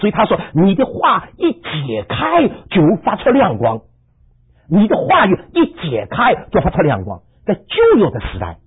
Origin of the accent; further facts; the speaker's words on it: Shanghai, China; also born or lived in Hong Kong; 好像我是上海人，我到广东去的时候，我出生到广东去的，到香港去的时候，我就学广东话嘛，学来学去都是上海广东话。